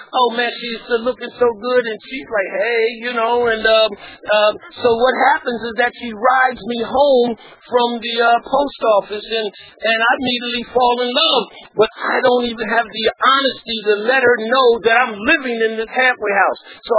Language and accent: English; East Orange, New Jersey, United States; I'm from East Orange, Jersey, North, and that's a city, right?